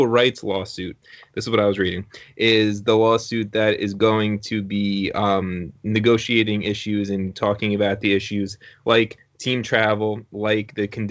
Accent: New York, United States; I started with it in the introduction because I'm a New Yorker.

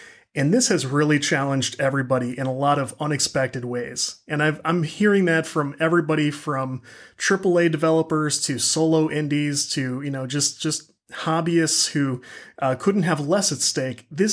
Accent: St. Louis, Missouri, United States; So as we discussed, I'm from the St. Louis area.

